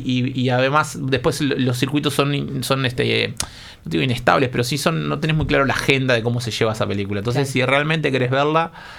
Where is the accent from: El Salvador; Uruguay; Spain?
Uruguay; Salto; yo soy de Salto